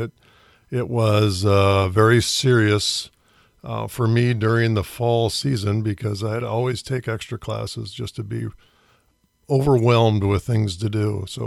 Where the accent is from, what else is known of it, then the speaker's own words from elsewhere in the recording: Sioux Falls, South Dakota, United States; also born or lived in Vermilion, South Dakota / Waterloo, Iowa; I grew up mainly in Sioux Falls, South Dakota, but I was born in Vermilion. My father was a football coach there, and then we moved to Waterloo, Iowa, where he served as a football coach for a couple years, and then back to Sioux Falls.